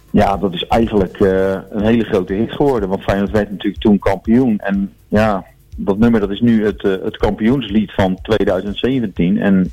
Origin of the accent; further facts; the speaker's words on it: Rotterdam, South Holland, Netherlands; wij komen uit Rotterdam en wij hebben als voetbalclub natuurlijk Feyenoord.